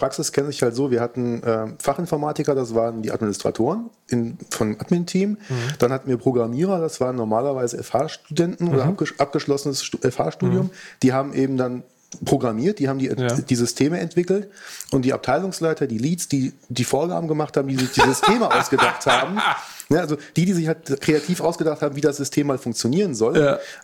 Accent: Marburg, Hesse, Germany; Ich komme aus Marburg

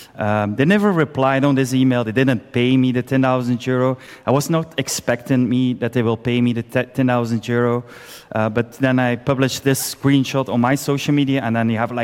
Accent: Belgium; I'm from Belgium.

